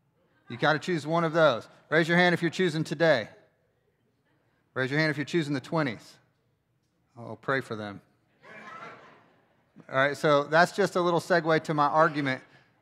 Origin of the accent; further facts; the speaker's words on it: Winston-Salem, North Carolina, United States; born there; And I'm a North Carolinian. I was born in Winston, and I didn't know what Hoop Cheese was.